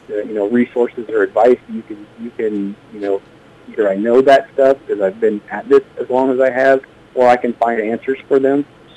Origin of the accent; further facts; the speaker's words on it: Keota, United States; I mean, obviously this is where I grew up, but if you're going to work in a small town, you have to develop those relationships